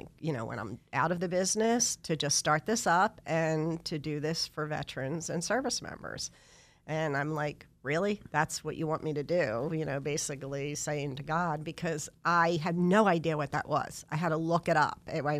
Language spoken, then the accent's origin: English; Philadelphia, Pennsylvania, United States; I grew up in Northeast Philadelphia. There's no place to have a horse there.